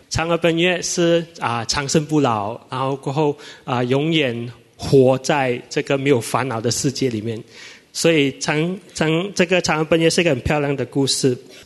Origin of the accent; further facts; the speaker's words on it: Malaysia; 因为我跟他讲我是从马来西亚来的